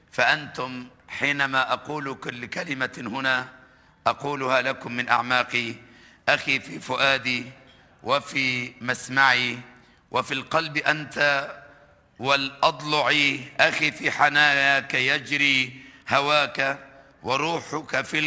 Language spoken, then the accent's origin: Arabic; Egypt; على هذه الصورة التي رأيتها في بلدي مصر قبل الثورة.